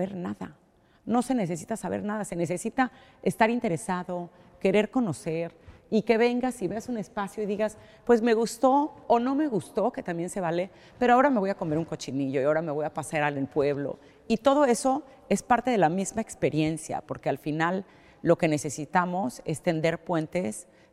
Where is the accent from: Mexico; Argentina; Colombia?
Mexico; accent: Mexican; yo soy mexicana, como bien se me nota en mi acento, pero vivíamos en Estados Unidos en ese momento